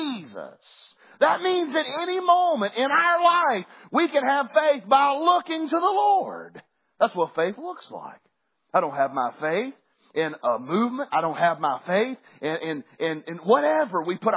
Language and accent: English; West Virginia, United States; I'm going to tell y'all right now, I'm from West Virginia, and I like getting in cold water.